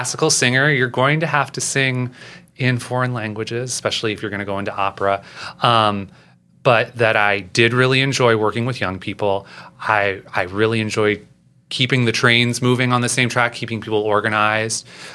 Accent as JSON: {"language": "English", "town": "St. Louis", "region": "Missouri", "country": "United States", "said": "I'm from St. Louis, and there's a I think it's now 100 years old."}